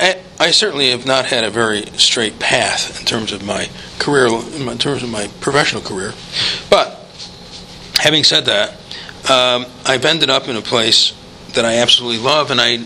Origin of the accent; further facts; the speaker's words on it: Dowdsville, United States; I thought back to growing up in Dowdsville, and we had people who were mentally quite disturbed, but who somehow we integrated them somehow into this little community.